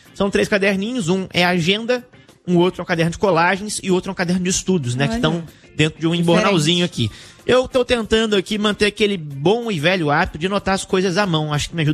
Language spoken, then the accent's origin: Portuguese; Araguari, Minas Gerais, Brazil; Uberaba, lá em Minas Gerais. Eu sou de Araguari